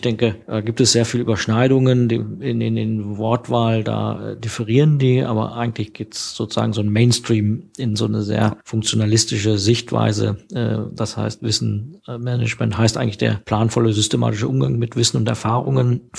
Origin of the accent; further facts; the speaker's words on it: Northern Germany, Germany; wie man bei uns in Norddeutschland sagt